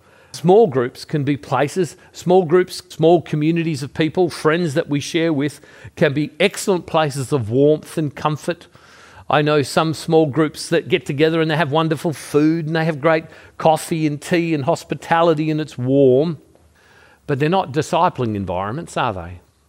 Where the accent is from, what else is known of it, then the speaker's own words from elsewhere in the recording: Australia; also born or lived in United States; I go to the United States, spent a lot of time in the United States. Half my life is spent in the United States. And I'm an Australian. And I spent half my life there.